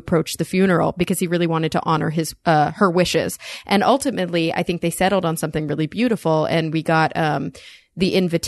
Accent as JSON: {"language": "English", "region": "the South", "country": "United States", "said": "I mean, I'm from the South. I can say this."}